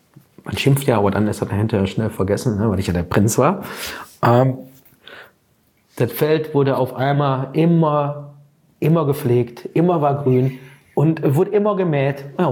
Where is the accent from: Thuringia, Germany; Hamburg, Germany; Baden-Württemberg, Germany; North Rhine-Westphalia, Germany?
North Rhine-Westphalia, Germany; wenn du bei uns im Ruhrgebiet machen würdest, habe ich gesagt, wirst du getötet.